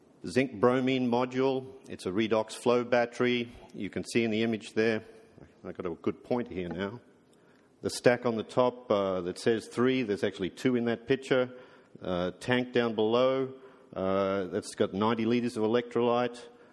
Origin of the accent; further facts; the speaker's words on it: Brisbane, Queensland, Australia; We come from Australia. Brisbane is our hometown.